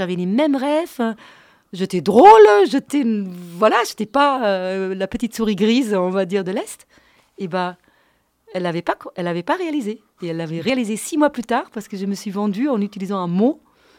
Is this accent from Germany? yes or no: yes; Germany; accent: German; French is a second language; j'essaye de perdre mon accent allemand en français et j'arrive pas.